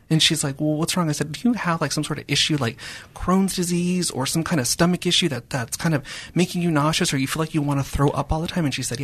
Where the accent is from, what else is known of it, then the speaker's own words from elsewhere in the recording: Palmdale, California, United States; I grew up in Palmdale as a little kid.